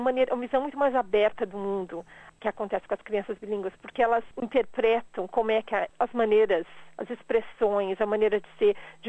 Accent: Brazil; accent: Brazilian; nós somos brasileiras, nós vamos falar sempre um inglês com sotaque.

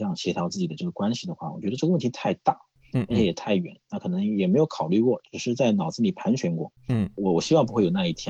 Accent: China; now in Australia; 那我是华人，因为我在那边在中国大陆出生，在中国大陆长大。

